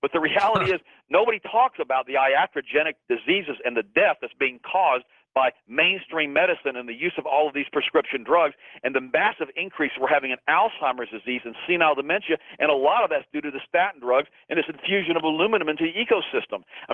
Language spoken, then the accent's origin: English; the South, United States; I mean, I was raised in the South, but I was raised by a German immigrant mother, my dad was born in Iowa